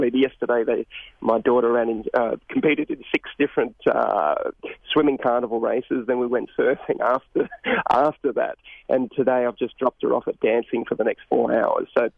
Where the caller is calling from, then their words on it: Australia; I just cooked her breakfast about an hour ago because I'm calling from Australia here.